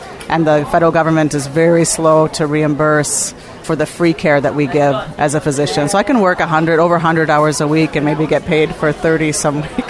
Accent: Oro Valley, Arizona, United States; I'm from Oro Valley, Arizona, but I practice in Tucson, Arizona.

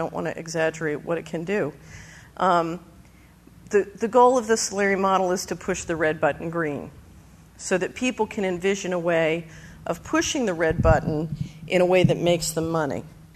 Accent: Philadelphia, Pennsylvania, United States; When I was a little girl, I grew up in Philadelphia.

